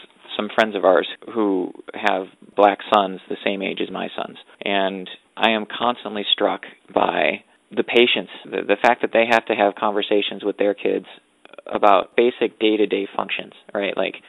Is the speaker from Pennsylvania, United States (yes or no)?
no; Buffalo, New York, United States; I grew up in the University Heights neighborhood, so I had friends of all sorts of different colors and backgrounds, a lot of it attached to UB South Campus.